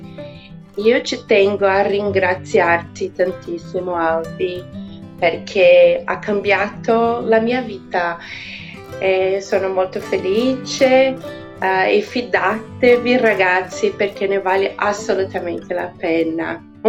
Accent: São Paulo, Brazil; Italian is a second language; sono brasiliana di San Paolo come Elisa.

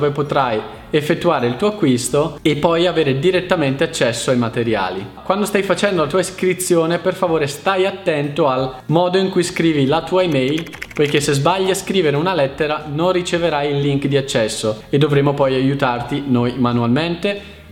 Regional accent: Lombardy, Italy; accent: Brescian; italiana migliore della nostra, che a dir la verità non è difficile da raggiungere, considerando spesso il mio accento bresciano.

